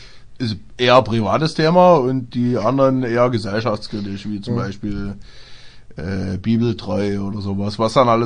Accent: Berlin, Germany; born there; Ich wäre gern Oberlausitzer, bin aber Niederlausitzer, weil ich bin in Berlin geboren und somit Urpreuße. Aber eingeheiratet.

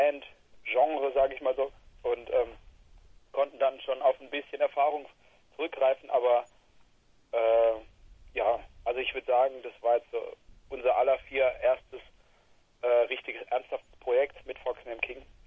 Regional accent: Mosbach, Baden-Württemberg, Germany; now in Stuttgart, Germany; Aus dem Süden Deutschlands und ursprünglich aus der kleinen Stadt Mosbach.

